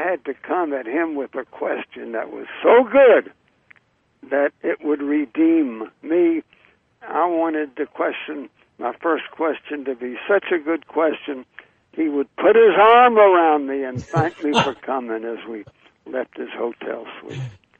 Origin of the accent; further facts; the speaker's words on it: North Carolina, United States; I was from North Carolina.